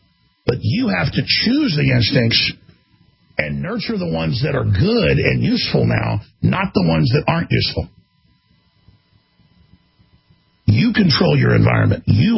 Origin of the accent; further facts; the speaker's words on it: Dallas, Texas, United States; So, I mean, I grew up in Dallas, Texas